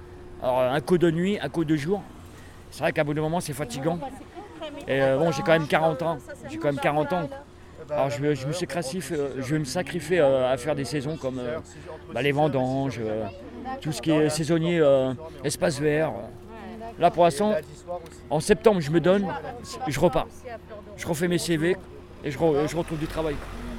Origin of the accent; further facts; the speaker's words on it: Poitiers, Nouvelle-Aquitaine, France; Déjà, moi, je viens de Poitiers.